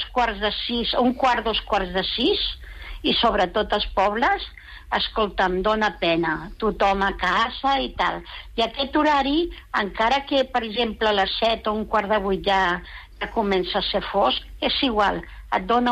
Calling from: Barcelona, Catalonia, Spain; de les Corts.

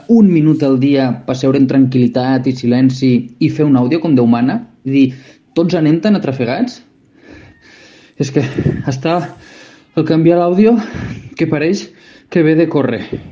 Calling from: La Sénia, Catalonia, Spain; de la Sénia.

